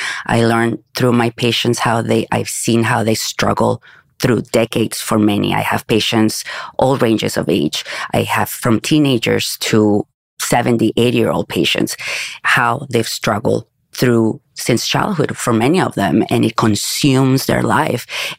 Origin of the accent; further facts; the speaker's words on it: Mexico; moved away as an adult; now in United States; I am originally from Mexico, and that's where I studied medicine.